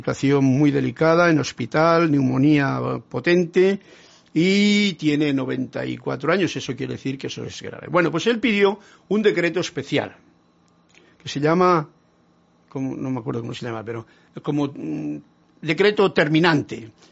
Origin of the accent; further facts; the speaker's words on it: San Carlos, Maldonado, Uruguay; de San Carlos, Uruguay.